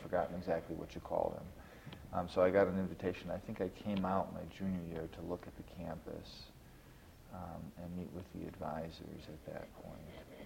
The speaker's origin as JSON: {"language": "English", "town": "Williamsville", "region": "New York", "country": "United States", "tie": "born or raised there", "also_born_or_lived": "Buffalo", "said": "I was born in Buffalo, New York, and raised in a small town outside Buffalo called Williamsville, New York. And I attended Williamsville South High School."}